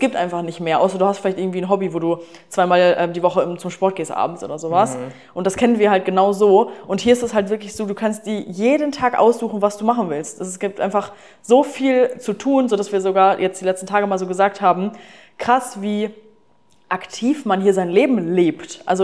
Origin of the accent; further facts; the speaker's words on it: Germany; zum Beispiel wir kommen so aus Deutschland, aus einer Kleinstadt, da gab es nichts.